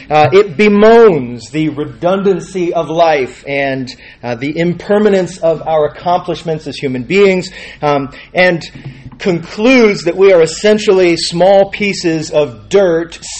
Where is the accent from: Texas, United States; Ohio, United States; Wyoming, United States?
Texas, United States; Austin; I'm from Austin, Texas, the Austin area.